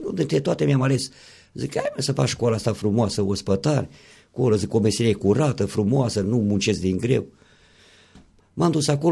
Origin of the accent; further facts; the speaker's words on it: Balaci, Teleorman, Romania; M-am născut, cum am spus mai înainte, în comuna Balaci, acolo de mic copil